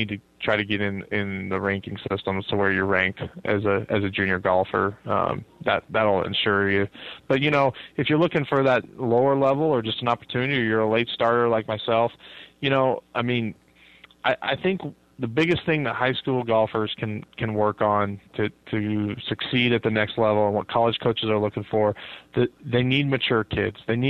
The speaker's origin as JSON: {"language": "English", "town": "Durango", "region": "Colorado", "country": "United States", "tie": "born or raised there", "said": "and then when I wound up back in Fort Lewis is in my hometown of Durango, Colorado."}